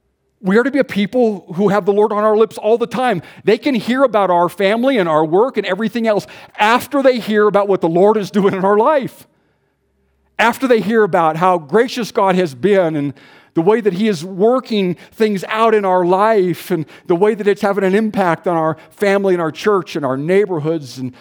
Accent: Houston, Texas, United States; Don and I come from Houston. There are lots of food options in Houston.

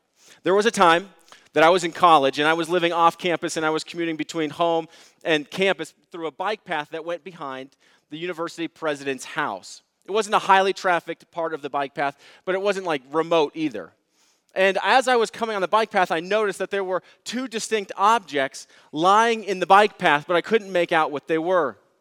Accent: Boulder, Colorado, United States; Boulder is a special place for me. I grew up in Boulder.

